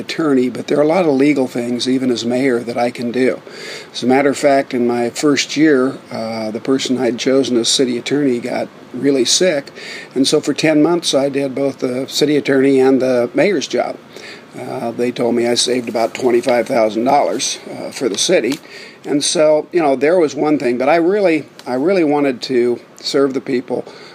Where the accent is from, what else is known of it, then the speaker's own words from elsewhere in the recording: Keokuk, Iowa, United States; Well, I'm born and raised in Keokuk, grew up here, went off to college and law school, came back in 1978